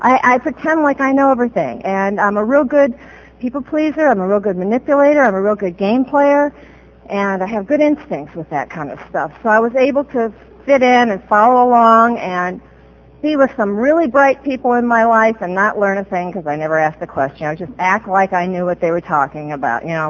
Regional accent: Iowa, United States; I grew up in Iowa, my first resentment, but yeah, it was very, very close to this kind of community and sense of community, so I feel very at home here.

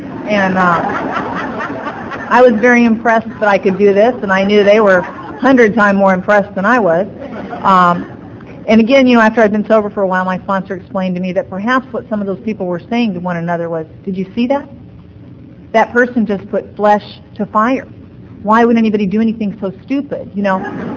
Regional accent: Los Angeles, California, United States; I grew up in Venice, which is a beach town out in Los Angeles

